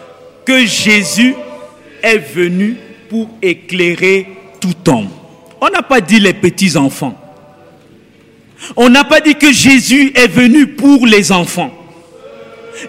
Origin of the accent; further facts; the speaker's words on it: Cameroon; Il va de soi qu'ils si sont camerounais, je suis camerounais.